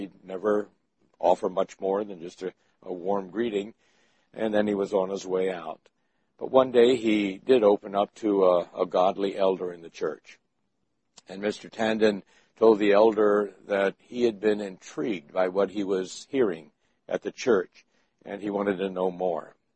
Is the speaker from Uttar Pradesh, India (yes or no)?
yes; Kanpur, Uttar Pradesh, India; I was pastoring, filling in for my dad in the church that I grew up in Kanpur. Kanpur is a large city, lots of universities there.